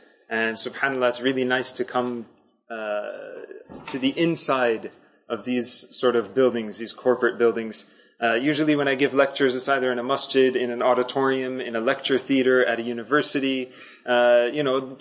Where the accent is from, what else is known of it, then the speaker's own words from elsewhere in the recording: Canada; I'm from Canada, and this is something really interesting for me to see.